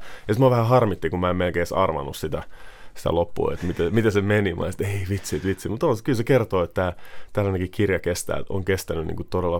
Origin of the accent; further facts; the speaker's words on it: Helsinki, Uusimaa, Finland; kuinka rakas mun kotikaupunki Helsinki on samalla, että kun on 15 vuotta muualla ja kesät Suomessa, niin sitten oppii arvostamaan sitä omaa kotikaupunkinsa ihan eri tavalla